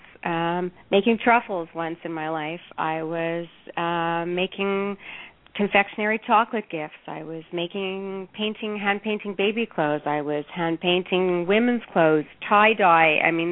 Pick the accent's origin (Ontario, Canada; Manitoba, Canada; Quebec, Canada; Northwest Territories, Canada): Quebec, Canada; Montreal; I am Canadian, originally from Montreal, a beautiful city, and grew up in the snow.